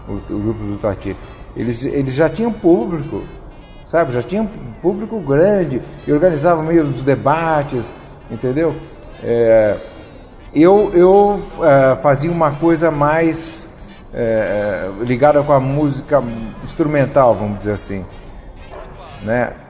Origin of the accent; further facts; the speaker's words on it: Londrina, Paraná, Brazil; nós éramos a gente tinha vindo do Paraná. Eu sou do Paraná, de Londrina.